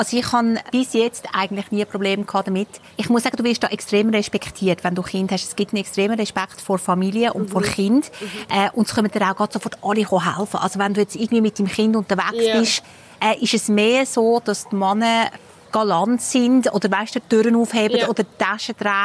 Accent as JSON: {"language": "German", "country": "Switzerland", "lives_now": "Dubai, United Arab Emirates", "said": "Ich glaube, das merkt man als Schweizerin Dubai nicht."}